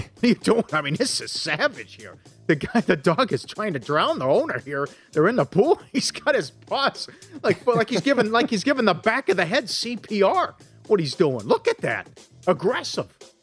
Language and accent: English; Minnesota, United States; But I used to go to Chicago every summer. I'm from Minnesota.